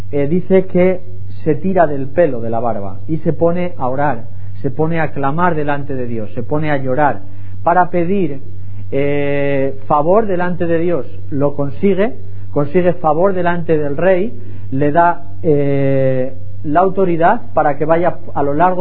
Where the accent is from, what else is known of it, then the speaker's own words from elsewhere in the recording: Salamanca, Castile and León, Spain; Soy de Salamanca, la ciudad más bonita de España.